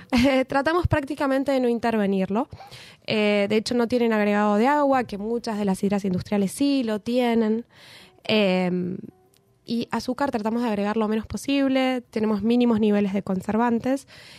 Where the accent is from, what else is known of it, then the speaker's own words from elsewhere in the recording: Bariloche, Río Negro, Argentina; Bueno, nosotros somos de Bariloche.